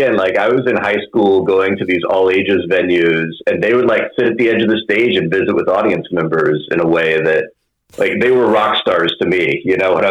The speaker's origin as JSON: {"language": "English", "town": "Victoria", "region": "Texas", "country": "United States", "tie": "born or raised there", "also_born_or_lived": "Kingsville / Bryan College Station / Dallas", "said": "I am from Texas, kind of all over. My family's from South Texas. My parents were born in Dallas. I was born in Kingsville, childhood in Victoria and in Bryan College Station, and then up to Dallas area for adolescence"}